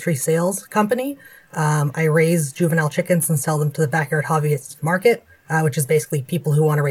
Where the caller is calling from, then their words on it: Shingle Springs, California, United States; I'm calling from Shingle Springs, California.